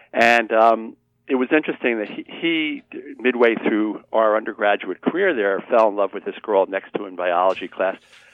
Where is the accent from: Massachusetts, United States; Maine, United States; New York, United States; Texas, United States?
New York, United States; Rye; I grew up in New York State, in Rye, New York, which is on the border of Connecticut and New York.